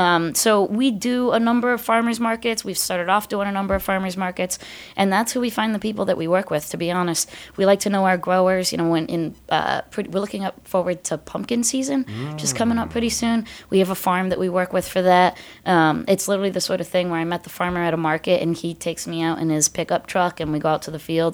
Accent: Connecticut, United States; also born or lived in Washington, D.C.; now in Massachusetts, United States; I didn't grow up in Massachusetts. Yeah, I grew up in Connecticut, moved down to school in D.C., and then wound up in Massachusetts.

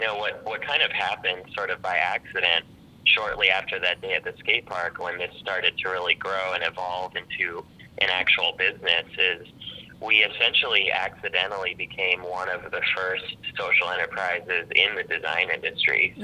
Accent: California, United States; I grew up in the Silicon Valley, kind of close to Palo Alto

